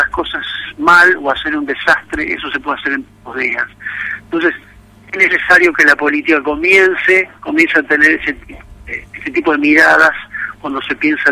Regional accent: Rosario, Santa Fe, Argentina; Mira, pues vos sabés que yo soy de Rosario, así que conozco la ciudad.

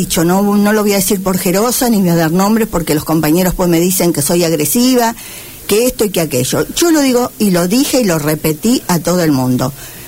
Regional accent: Santa Fe, Argentina; nosotros somos santafesinos

